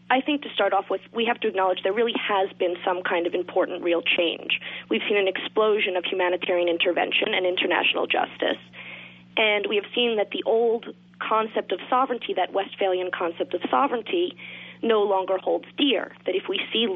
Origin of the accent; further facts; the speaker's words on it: United States; As an American, being brought up within this kind of moral construct and believing that my country has some real positive political openness